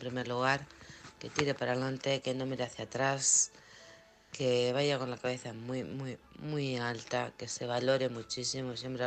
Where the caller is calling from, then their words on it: Alcorcón, Community of Madrid, Spain; de Alcorcón.